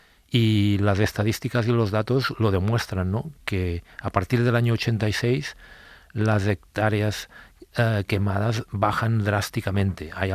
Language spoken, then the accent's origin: Spanish; Sant Sadurní d'Anoia, Catalonia, Spain; Yo, por ejemplo, en mi pueblo, es un pueblo que está rodeado de viñedos, San Sadurní d'Anoia